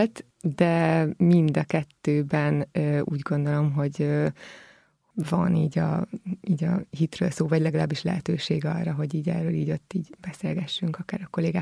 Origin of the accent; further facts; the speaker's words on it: Miskolc, Borsod-Abaúj-Zemplén, Hungary; born there; now in Budapest, Hungary; Miskolcon születtem. Körülbelül 5-6 éve lakok Budapesten.